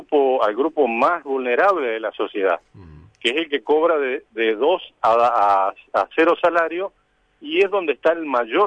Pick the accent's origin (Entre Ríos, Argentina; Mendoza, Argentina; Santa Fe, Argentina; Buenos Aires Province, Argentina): Entre Ríos, Argentina; Villaguay; esa persona va a un alquiler hoy en una ciudad, yo soy de Villaguay.